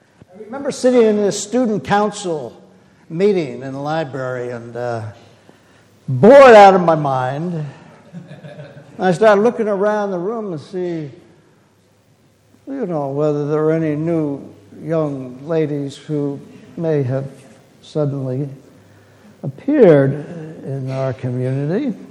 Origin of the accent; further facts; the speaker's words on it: New Jersey, United States; In my hometown, New Jersey.